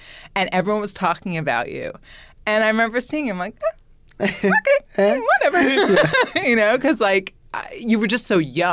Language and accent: English; New York, United States; I'm from New York, but I was living in LA and I was getting ready to leave my fiance.